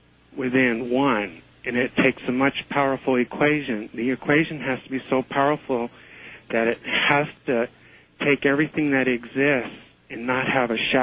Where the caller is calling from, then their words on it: San Diego, California, United States; I'm from San Diego.